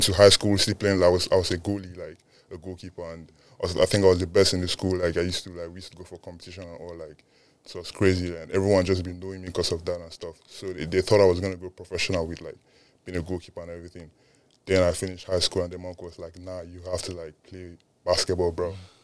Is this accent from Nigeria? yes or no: yes; Nigeria; because growing up in Nigeria, the, like, I think I would say the national sport there is football.